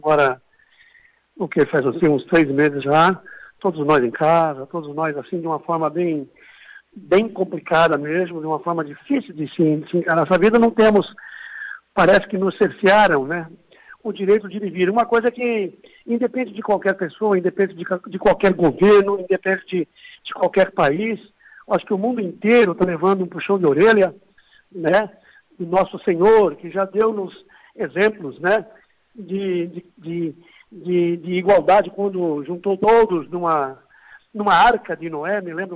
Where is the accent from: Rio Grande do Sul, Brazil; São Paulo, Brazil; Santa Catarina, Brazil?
Rio Grande do Sul, Brazil; Lagoa Vermelha; A nossa Lagoa Vermelha, que para mim é uma cidade que eu trago correndo no sangue a vida inteira.